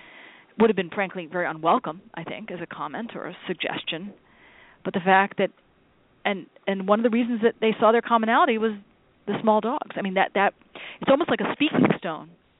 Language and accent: English; United States; as an American, as a fellow American